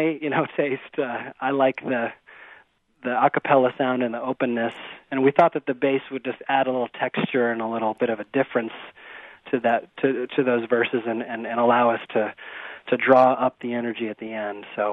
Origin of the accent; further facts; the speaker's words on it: Midwest, United States; Yeah, well, I grew up in the Midwest.